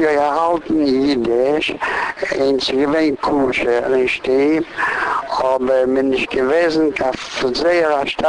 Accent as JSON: {"language": "German", "country": "Poland", "tie": "born or raised there", "second_language": "German", "said": "Ich bin geboren geworden in Polen, im 5.3.24, in Novenwar. Bis zu dem Roman bin ich gewesen in Novenwar."}